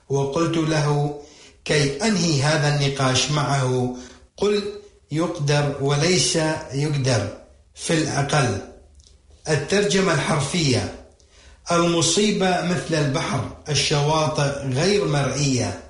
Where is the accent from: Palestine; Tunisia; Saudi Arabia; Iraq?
Iraq; accent: Iraqi; كما نقول بلهجتنا العراقية